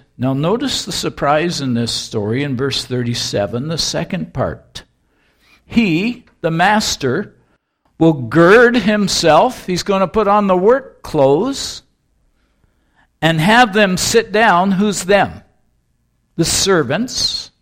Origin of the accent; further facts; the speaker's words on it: Kamloops, British Columbia, Canada; When I grew up near Kamloops, it was that way almost every night when you came in from the dust of the ground.